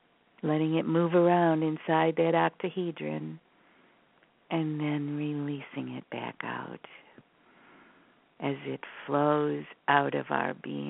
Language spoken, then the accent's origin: English; Syracuse, New York, United States; And since we grew up in Syracuse, New York, it was a completely different experience to be living on 3 acres of land